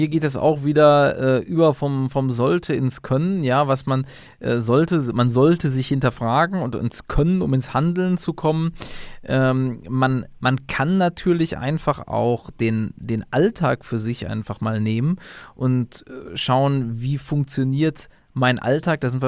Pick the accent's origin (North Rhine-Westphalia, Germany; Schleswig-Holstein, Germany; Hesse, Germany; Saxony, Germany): North Rhine-Westphalia, Germany; Wir sind aus dem Pott.